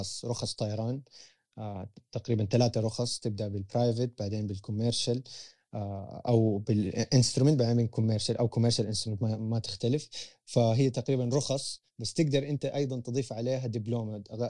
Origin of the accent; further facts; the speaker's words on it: Jeddah, Makkah Province, Saudi Arabia; born there; also born or lived in Canada; أنا تولدت في مدينة جدة، قضيت مرحلة التعليمية تقريبا في كندا،